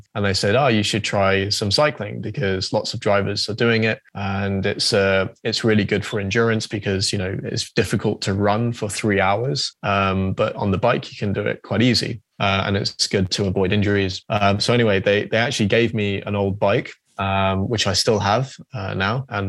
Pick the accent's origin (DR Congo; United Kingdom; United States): United Kingdom; London; I was born in London and lived in the UK pretty much my whole life. But it's coming from my mum and my dad. So my mum is South Korean and my dad is Scottish. And they met in London, and that's why we're living there now.